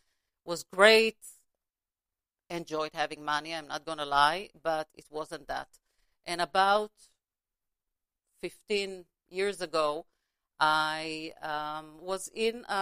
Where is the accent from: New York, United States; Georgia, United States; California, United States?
California, United States; Los Angeles; I live in LA. I'm from Los Angeles. I am a therapist here in the LA area.